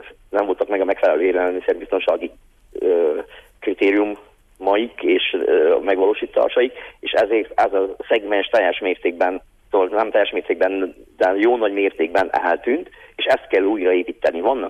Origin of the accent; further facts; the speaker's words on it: Covasna, Romania; de hogyha most már háromszékiként, akkor ugyanez a fordul elő a pityókánál is